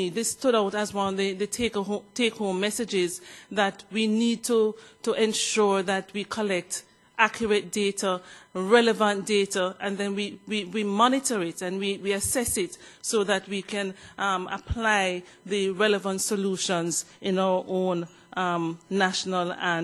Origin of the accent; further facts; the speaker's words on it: Jamaica; I'm Jamaican, and you know that Jamaica has the fastest human being on earth.